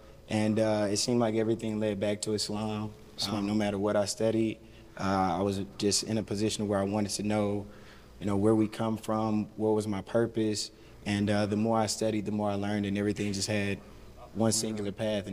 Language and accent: English; Columbus, Georgia, United States; I'm originally from Columbus, Georgia.